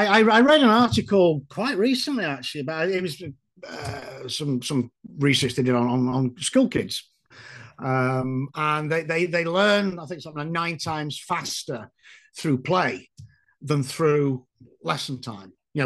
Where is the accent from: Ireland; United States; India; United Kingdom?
United Kingdom; speaking as a Brit, sat in the pub, couple of beers